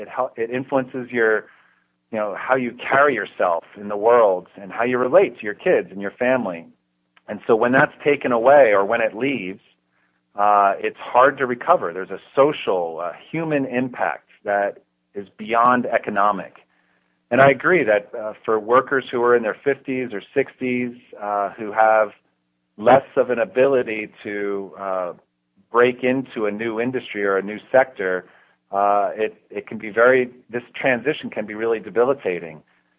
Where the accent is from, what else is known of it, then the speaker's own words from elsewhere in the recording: New Jersey, United States; I grew up on the New Jersey shore, and my mom was a teacher.